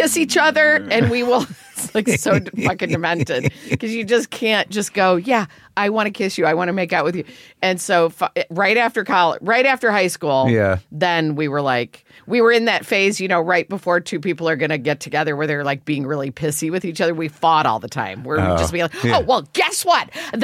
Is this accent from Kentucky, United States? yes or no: no; Illinois, United States; Is Catholic growing up in Illinois, like, we didn't really learn that much about